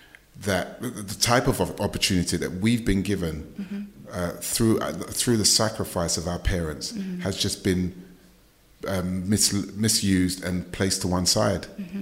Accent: London, United Kingdom; growing up in North London, going to school in Tottenham

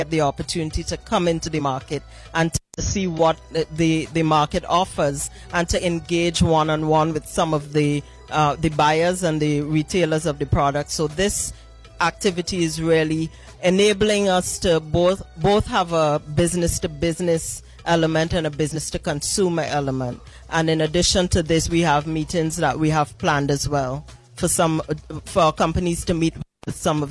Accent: Barbados; I came all the way from Barbados to this lovely country, and I have with me several Barbadians also in our delegation.

